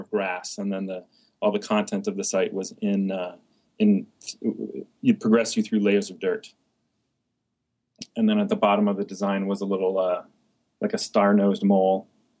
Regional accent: Midwest, United States; now in New York City, United States; I moved to New York City 12 years ago, started temping just to get things going. And constantly people would say, you're from the Midwest, aren't you? You're from the Midwest, aren't you? Yeah.

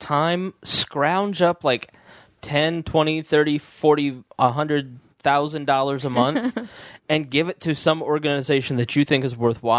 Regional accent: United States; I'm an American.

